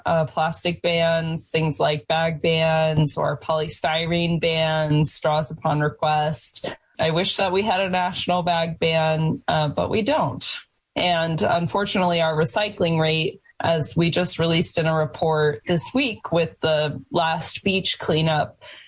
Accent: Indiana, United States; And I live in upstate New York, but I'm from Indiana, and I graduated from Indiana University.

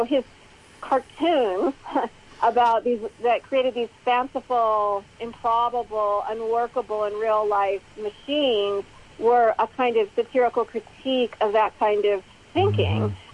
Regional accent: Illinois, United States; And also in the Midwest, especially in my home state of Illinois, the plan is to pump it into deep brine aquifers.

